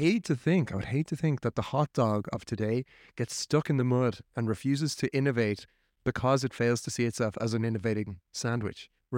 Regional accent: Ireland; Always. I mean, what kind of Irish person would I be if I didn't try and shoehorn it into every single epi

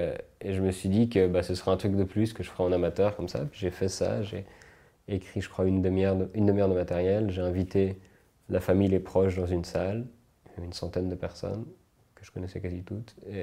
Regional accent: Switzerland; also born or lived in United States; Et du coup, je suis rentré des États-Unis et je voulais faire journaliste sportif. Parce que comme j'étais à fond sur le sport, j'avais bien écrire, je me suis dit, tiens, commentateur, comme ça. Et puis je me suis un peu renseigné, et puis en Suisse on n'a qu'une chaîne de télé

